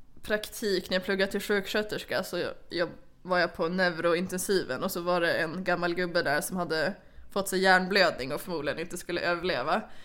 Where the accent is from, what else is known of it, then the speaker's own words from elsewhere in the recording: Sweden; jag är från Sverige